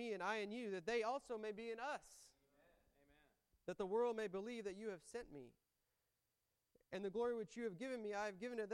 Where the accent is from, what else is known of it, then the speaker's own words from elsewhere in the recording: Houston, Texas, United States; You know, I can't, Obi's from Arlington, I'm from Houston. We're different.